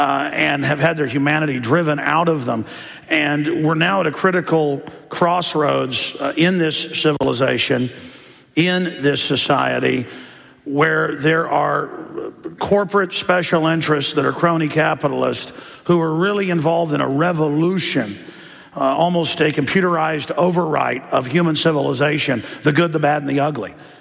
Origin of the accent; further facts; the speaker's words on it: Dallas, Texas, United States; It's good to be here back in my hometown, Dallas.